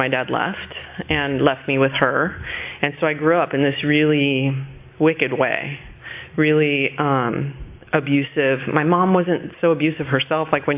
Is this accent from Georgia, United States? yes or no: no; Long Beach, California, United States; born there; I was born in Long Beach.